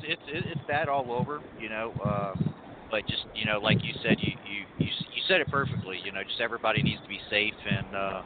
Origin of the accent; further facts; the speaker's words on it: Florida, United States; I know I'm originally from Florida, so I know I've lived there most of my 42 years of living there, and, yeah, I've been through a lot of storms